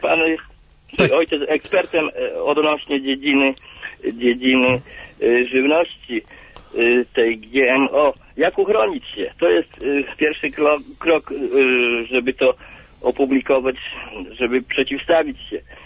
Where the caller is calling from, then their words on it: Podlaskie Voivodeship, Poland; Ja z Podlasia.